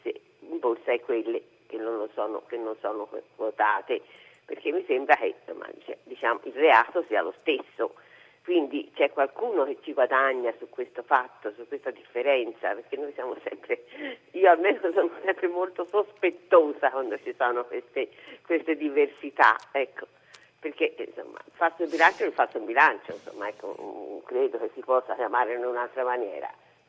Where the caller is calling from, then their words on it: Florence, Tuscany, Italy; Sono da Firenze.